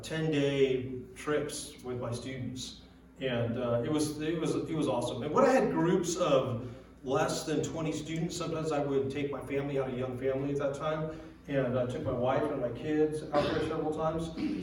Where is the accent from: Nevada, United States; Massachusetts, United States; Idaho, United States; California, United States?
California, United States; Monterey; now in South Lake Tahoe, United States; been up here in Tahoe for 16 years doing adult ministry primarily. But before that, I grew up in Monterey, lived in Monterey, worked at a church in Monterey for about 10 years.